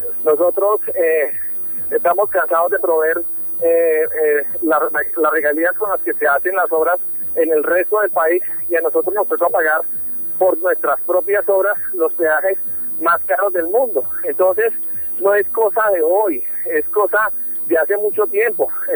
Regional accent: Llanos Orientales, Colombia; un pueblo trabajador y honrado como lo somos los llaneros.

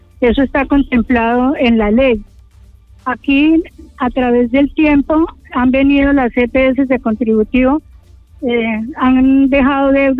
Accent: Guaviare, Colombia; nosotros acá en el Guaviare no sé qué es lo que pasa, que somos también colombianos

